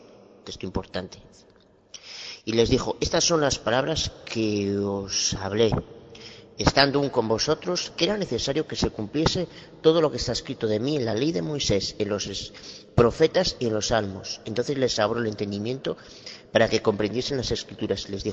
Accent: Galicia, Spain; de Galicia, España.

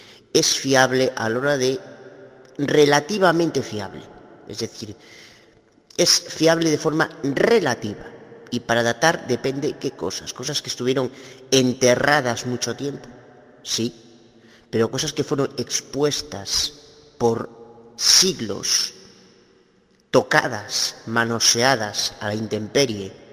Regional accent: Galicia, Spain; Soy abogada de Galicia, España.

